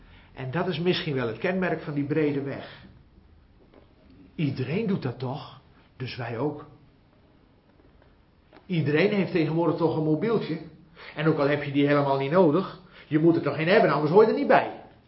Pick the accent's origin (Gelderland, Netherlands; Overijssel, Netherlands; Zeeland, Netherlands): Overijssel, Netherlands; Giethoorn; Ik ben zelf opgegroeid in Giethoorn.